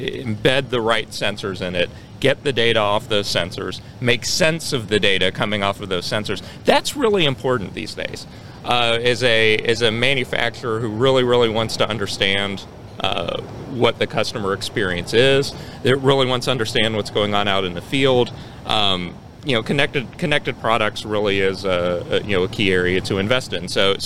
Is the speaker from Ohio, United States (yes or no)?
yes; Cincinnati, Ohio, United States; now in Cleveland, United States; I grew up in Cincinnati, so this is the homecoming to Ohio here.